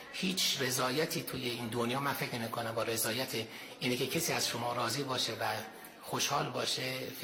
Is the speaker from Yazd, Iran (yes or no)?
no; Tehran, Tehran Province, Iran; born there; من خودم متولد تهران هستم ولی پدر مادرم اهل روستای چیمه شهرستان نطنز هستم.